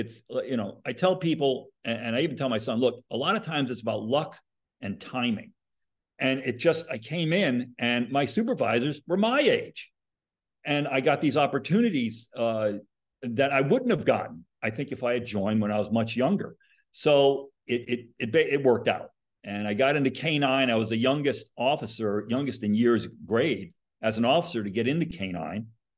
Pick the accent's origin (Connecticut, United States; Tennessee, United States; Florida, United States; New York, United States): Connecticut, United States; And like I said, I grew up in Connecticut